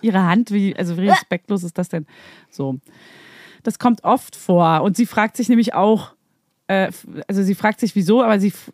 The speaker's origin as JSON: {"language": "German", "country": "Austria", "lives_now": "Germany", "said": "So nennt man es bei uns in Österreich, ja hier auch in Deutschland."}